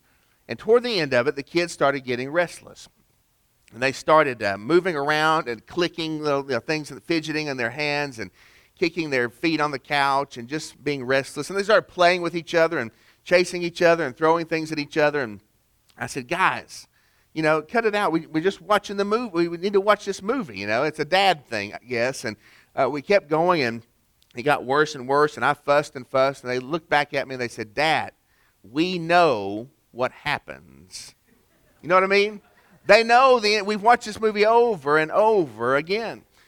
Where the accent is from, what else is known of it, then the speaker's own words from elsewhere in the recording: Tennessee, United States; I'm from Tennessee and you're nodding your head, Wyatt, I see.